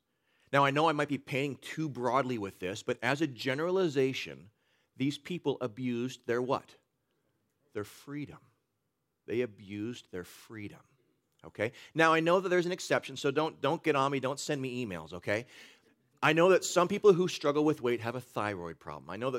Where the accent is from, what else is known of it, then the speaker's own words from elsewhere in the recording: United States; as an American people, we value freedom arguably above all things else.